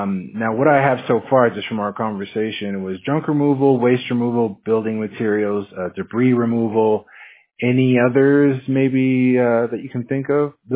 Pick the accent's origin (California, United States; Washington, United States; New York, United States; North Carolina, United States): Washington, United States; I'm from Washington State, so I'm used to the cold, man.